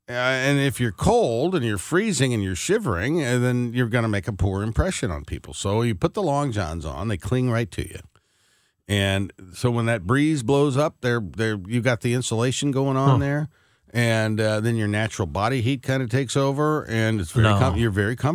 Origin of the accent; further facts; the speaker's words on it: England, United Kingdom; I'm English.